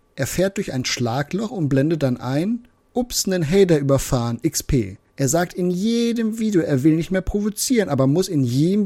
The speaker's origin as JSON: {"language": "German", "region": "Northern Germany", "country": "Germany", "said": "Als Norddeutscher ist das ja in Bayern normalerweise nicht üblich."}